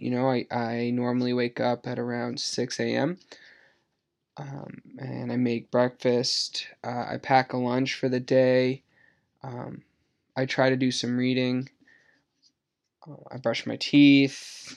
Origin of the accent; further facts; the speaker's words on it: Exeter, New Hampshire, United States; As I said, I'm from the United States. I live in the Northeast in a state called New Hampshire. The town's called Exeter. Right now, I'm living at my parents' house.